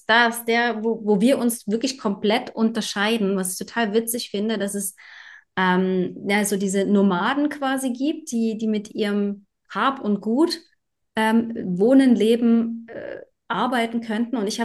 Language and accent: German; Germany; now in Switzerland; Deutschland verlassen und habe immer behauptet, die Schweiz wäre meine Wahlheimat. Und in Deutschland ist meine Heimat, aber ich würde jetzt nicht mehr sagen, Deutschland ist meine Heimat.